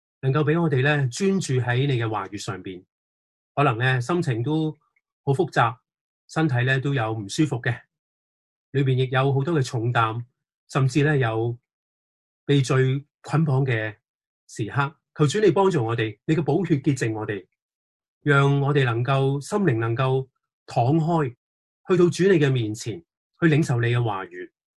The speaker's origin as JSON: {"language": "Cantonese", "country": "Hong Kong", "said": "但系实际上我哋香港人都唔系叫饥荒嘅，但系喺我过去二十年喺唔同嘅国家去生活嘅时候咧，特别去到非洲啊"}